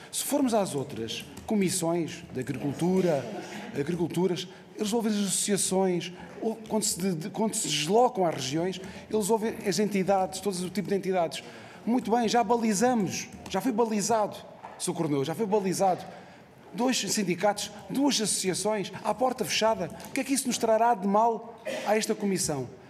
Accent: Faro, Portugal; Eu sou algarvio. É a minha região...

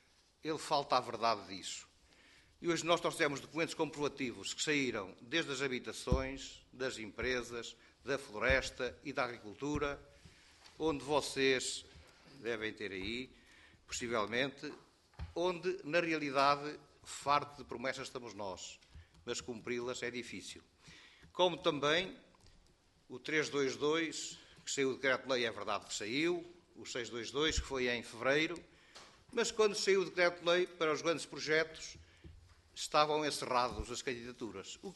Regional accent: Portugal; sou português de primeira, sou português de terceira.

